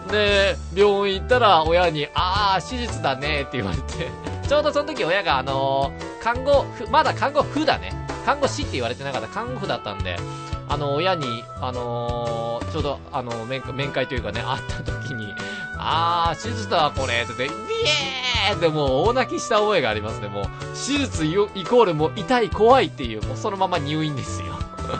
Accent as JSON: {"language": "Japanese", "region": "Yamaguchi", "country": "Japan", "said": "まあ僕、山口県なんですけど、山口県結構山とか田舎っぽいところ、山とか結構残ってるんですよ。"}